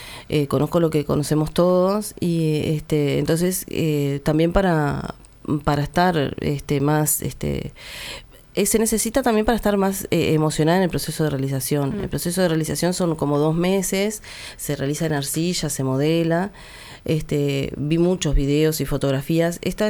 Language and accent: Spanish; Uruguay; Todo eso, como uruguaya, como mujer de este tiempo